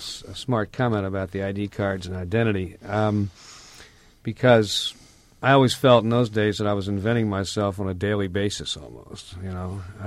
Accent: Baltimore, Maryland, United States; I was a kid from Baltimore who had started smoking pot and growing long hair probably a year and a half earlier.

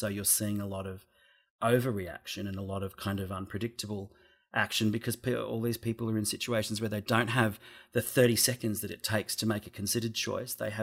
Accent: Australia; as an Australian, I'm used to it, or even as a person who travels.

